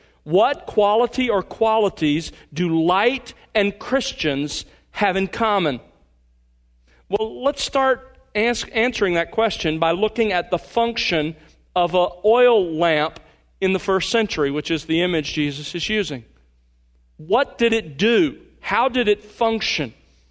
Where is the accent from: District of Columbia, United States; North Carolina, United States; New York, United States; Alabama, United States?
Alabama, United States; Mobile; you know I grew up in Mobile, Alabama. And in Mobile, we lived there by the coast.